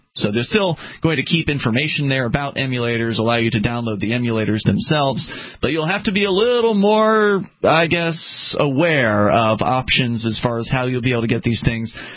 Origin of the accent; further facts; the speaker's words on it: India; now in United States; started MU Paradise 18 years ago because I never got to play many of these amazing retro games while growing up in India